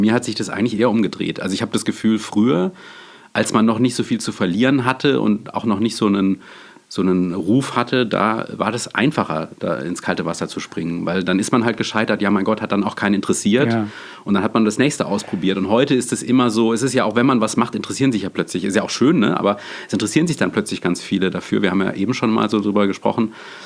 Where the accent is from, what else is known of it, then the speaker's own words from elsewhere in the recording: Freiburg, Baden-Württemberg, Germany; ich komme ja aus dem Schwarzwald, also Freiburg